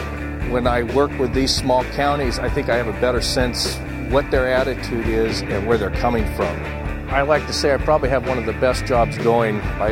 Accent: Alturas, California, United States; I was raised in Alturas. My father was the mayor of Alturas for years, and he was a county supervisor for years.

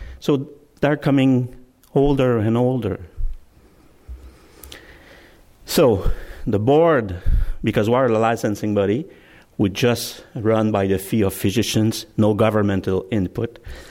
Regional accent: Quebec, Canada; As David said, I'm coming from Quebec, and the presentation will be in French.

